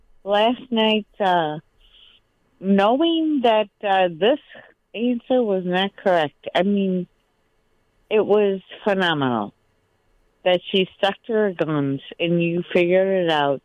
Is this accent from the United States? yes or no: yes; California, United States; because I was a year younger, because I grew up in California.